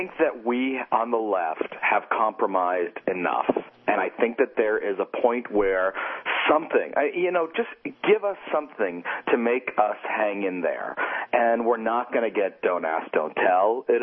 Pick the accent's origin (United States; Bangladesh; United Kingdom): United States; Panko, please. I'm American.